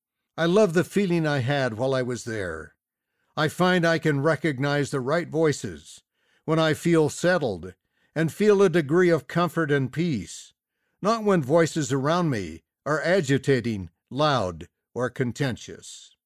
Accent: Salt Lake City, Utah, United States; I was raised in Salt Lake City, USA. As a teenager, I enjoyed walking through Temple Square.

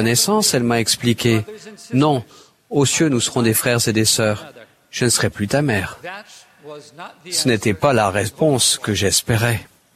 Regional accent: Brazil; J'ai alors décidé de rentrer dans mon pays d'origine, le Brésil, pour y trouver mon épouse.

